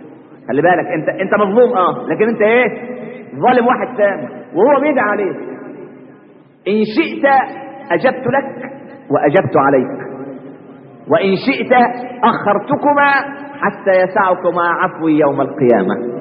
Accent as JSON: {"language": "Arabic", "country": "Egypt"}